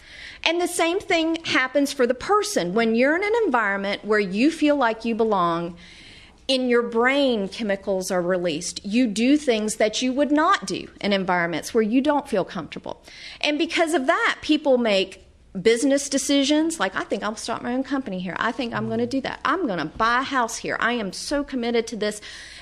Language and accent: English; North Carolina, United States; And, of course, I grew up in North Carolina. And that means, one of the things that means is when you see people, you say hi.